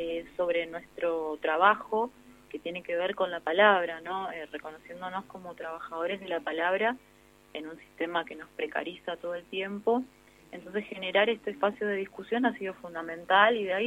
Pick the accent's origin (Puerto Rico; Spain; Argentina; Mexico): Argentina; Buenos Aires; De hecho, yo soy del interior de Buenos Aires, y es totalmente diferente, ¿no?, la situación con respecto a capital, ¿no?